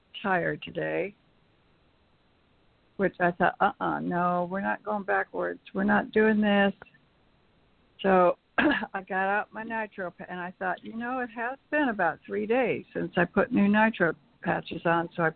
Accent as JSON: {"language": "English", "region": "Florida", "country": "United States", "said": "from Florida."}